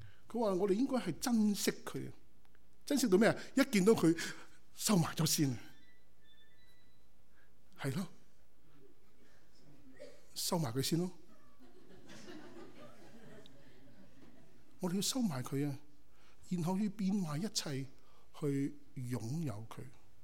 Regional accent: China; 我们中国人更加添啦，未大已经食咗佢

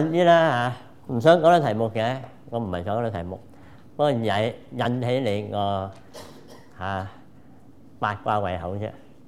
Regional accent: Hong Kong; now in Canada; 我哋無論係我哋嚟自香港嘅移民，我哋今日喺加拿大呢個地方

